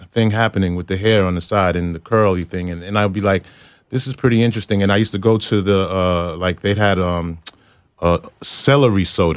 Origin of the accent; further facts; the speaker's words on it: Queens, New York, United States; also born or lived in Brooklyn; Till about 7. Then we moved out to Queens. So that was the movement. You get a crib in Queens.